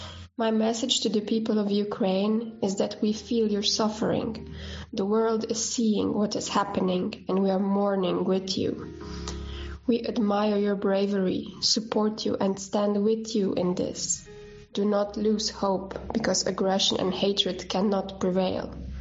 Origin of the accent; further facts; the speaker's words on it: Slovenia; from Slovenia. I represent Aurora Co-working from Murska Sobota.